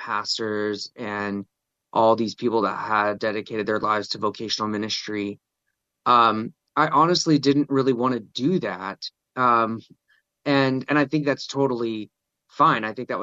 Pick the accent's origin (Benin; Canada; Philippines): Benin; And so I grew up in West Africa in a little country called Benin.